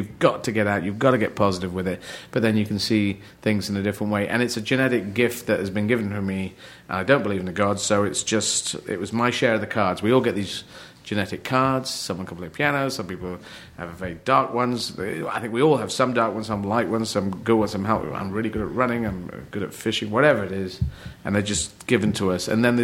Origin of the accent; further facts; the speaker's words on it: United Kingdom; So it's like African-American, Italian-American, I'm British European